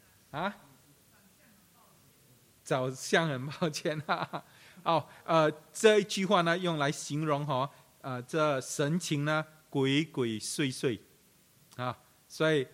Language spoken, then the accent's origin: Chinese; China; 当我们中国人用鼠的时候哈，都是不好的那一方面啊